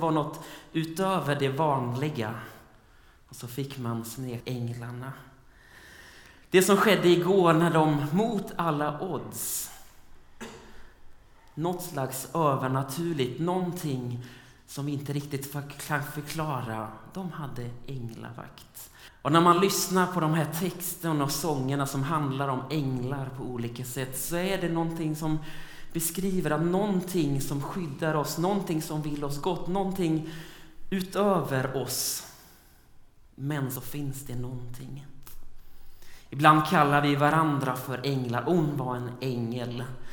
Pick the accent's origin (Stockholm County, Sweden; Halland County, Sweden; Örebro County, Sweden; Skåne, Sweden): Halland County, Sweden; Varberg; När jag växte upp i Varberg på västkusten